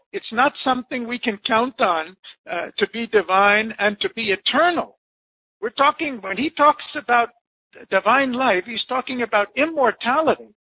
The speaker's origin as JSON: {"language": "English", "region": "California", "country": "United States", "moved": "yes", "lives_now": "India", "said": "I'm an American from California who I came to India 40 years ago. I live in this place."}